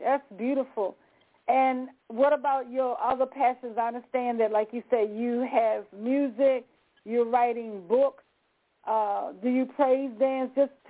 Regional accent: the South, United States; We all get tongue-tied. So do I, because you know I'm from the South.

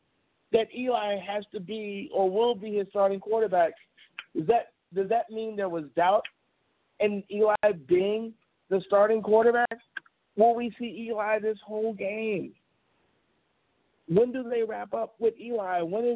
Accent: Chicago, Illinois, United States; I'm from Chicago. I love the Bulls. I love the Bears. I love the White Sox. I love the Blackhawks.

